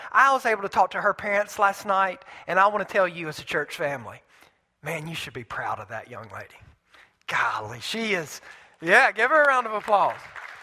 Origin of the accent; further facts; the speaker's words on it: Mississippi, United States; I'm from Mississippi. We don't do Italian very well.